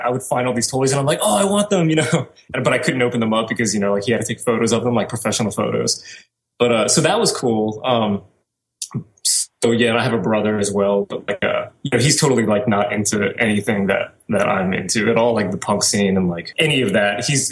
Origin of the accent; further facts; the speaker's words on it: New Orleans, Louisiana, United States; born and raised in New Orleans, for better or worse, I'm from the South.